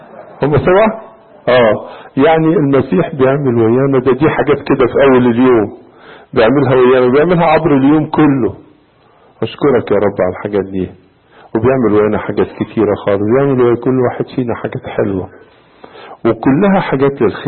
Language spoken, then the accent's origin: Arabic; Egypt; مدينة كبيرة زي مدينة اسكندرية كده عندنا في مصر